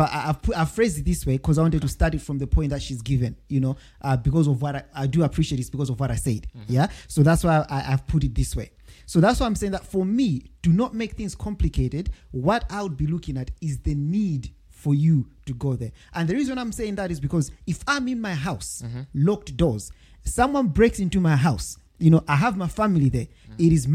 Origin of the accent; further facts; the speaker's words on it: United Kingdom; I'm British. This land is ours.